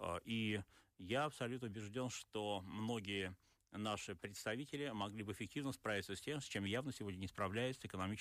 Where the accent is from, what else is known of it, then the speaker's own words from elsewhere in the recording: Pushkin, Saint Petersburg, Russia; я сам до 25 лет ездил из Пушкина, моего родного города, в Ленинград на электричках.